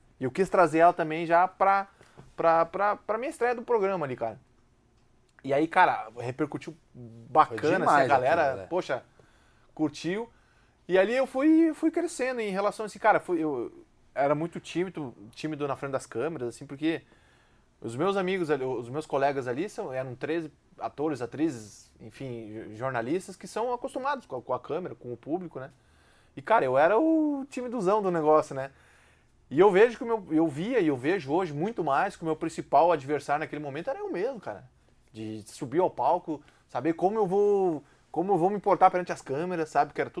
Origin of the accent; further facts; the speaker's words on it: Alecrim, Rio Grande do Sul, Brazil; Alecrim, Rio Grande do Sul.